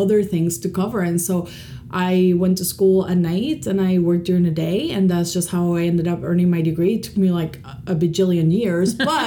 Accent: Peru; English is a second language; moved away as an adult; now in United States; I was born and raised in Peru. I lived half my life there and then decided to immigrate to the States mm-hmm. to pursue a further education. And so I had family living here. So I was like, you know, I already know English. I'm fluent in the second language.

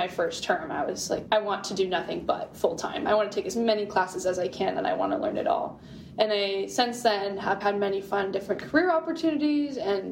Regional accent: Seattle, Washington, United States; now in Portland, United States; I'm originally from Seattle and I really wanted to no longer live in Seattle, just as some negative experiences over there.

